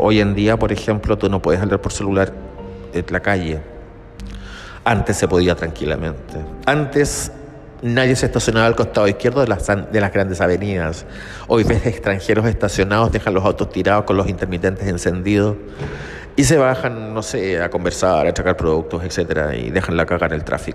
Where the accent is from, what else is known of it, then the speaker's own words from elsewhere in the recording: Chile; Recuerden que yo soy chileno, vivo en Chile.